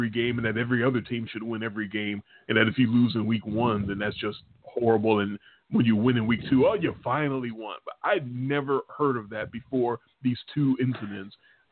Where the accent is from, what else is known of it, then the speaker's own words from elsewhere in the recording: Chicago, Illinois, United States; my boss knows that I'm from Chicago and I'm a Bears fan.